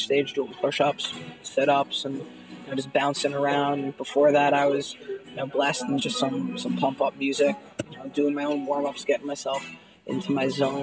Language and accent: English; New York City, New York, United States; I'm from New York City.